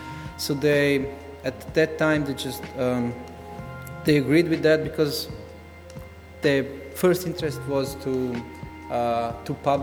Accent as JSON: {"language": "English", "country": "Croatia", "said": "I'm from Croatia, Multimedia Institute."}